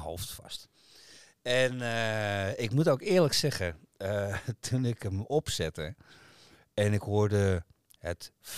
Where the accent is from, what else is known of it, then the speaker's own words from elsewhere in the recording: Amsterdam, North Holland, Netherlands; Ik bedoel, als Amsterdammer heb ik daar een mening over.